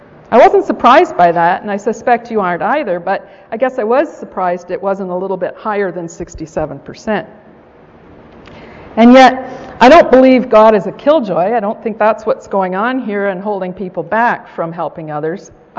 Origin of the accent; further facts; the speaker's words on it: United States; For me, growing up in the United States, I learned the Declaration of Independence says